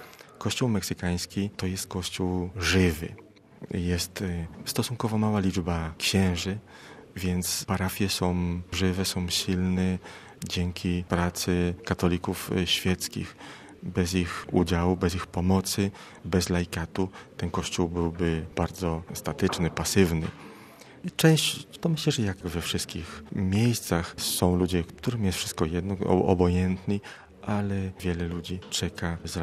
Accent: Kielce, Świętokrzyskie Voivodeship, Poland; now in Mexico; I ja wtedy pomyślałem o mojej parafii rodzinnej. Jestem z Kielc

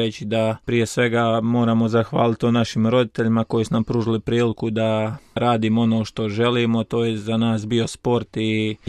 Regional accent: Medjugorje, Federation of Bosnia and Herzegovina, Bosnia & Herzegovina; dolazim iz Međugorja i to je to, 31 godina.

